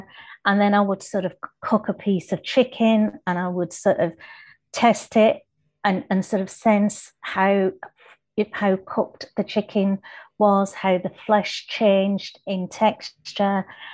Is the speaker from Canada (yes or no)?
no; Kenya; born there; And I was born in Kenya and they had a hotel there.